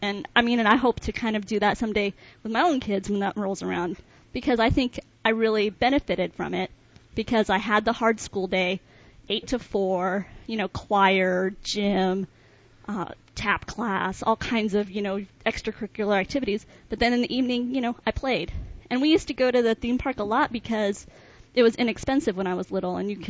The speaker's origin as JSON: {"language": "English", "region": "California", "country": "United States", "tie": "born or raised there", "said": "we grew up in Southern California, so we went to the art museums and the galleries"}